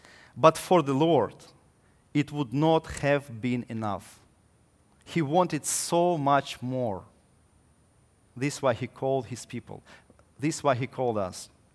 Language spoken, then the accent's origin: English; Ukraine; And I came from Ukraine, I remember the very famous person named Lenin.